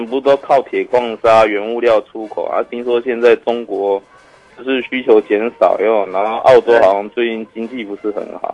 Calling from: Taichung, Taiwan; 哎，我是台中的

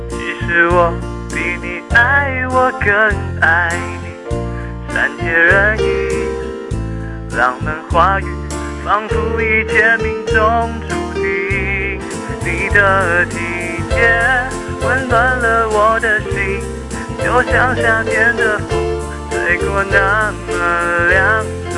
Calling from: Taipei, Taiwan; 我是台北的

